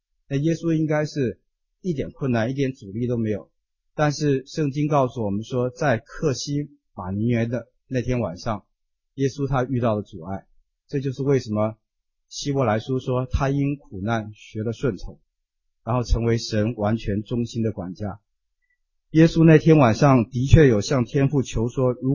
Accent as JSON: {"language": "Chinese", "country": "United States", "said": "我们美国人说给一个 hug"}